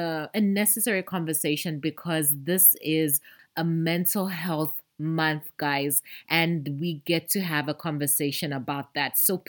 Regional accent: Ndola, Copperbelt, Zambia; Today, I'm actually recording from Ndola, and Ndola is my hometown, so I'm very excited to be here.

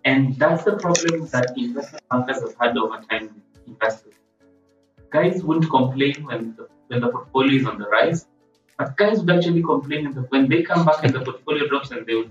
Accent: Kenya; but yes, I'm in Kenya, so definitely I'm being affected by this. Oh, I'm Kenyan, guys.

